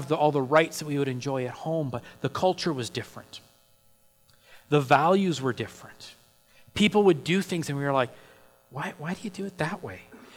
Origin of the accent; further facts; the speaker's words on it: Canada; if anyone ever asked us where we were from, I would answer that I'm from Canada.